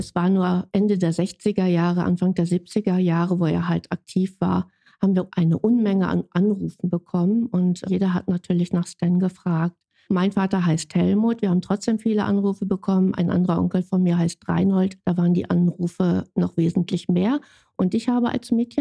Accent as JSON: {"language": "German", "town": "Gelsenkirchen", "region": "North Rhine-Westphalia", "country": "Germany", "tie": "born or raised there", "said": "Gelsenkirchen in Erle. Das ist wirklich meine Heimat und Heimat ist immer da, wo man sich besonders wohlfühlt. Und ich bin im Erler Krankenhaus geboren. Ich bin dort zur Schule gegangen. Ich habe dort geheiratet und ich bin rundum Erlerin, ja."}